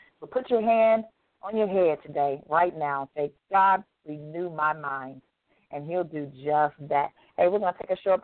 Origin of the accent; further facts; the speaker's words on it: Detroit, Michigan, United States; as my friend Pamela says, Detroit homie. We use that word anymore, but okay, it'll work for today. Another Detroit native.